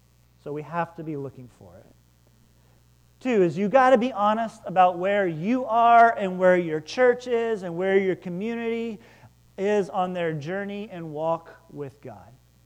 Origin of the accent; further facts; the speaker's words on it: Arkansas, United States; And I'm from Arkansas, so that's how we say it.